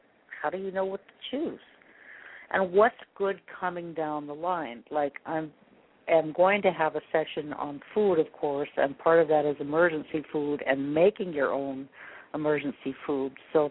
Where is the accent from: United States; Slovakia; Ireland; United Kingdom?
United States; But I refuse anymore to be caught just because I'm an American in my job.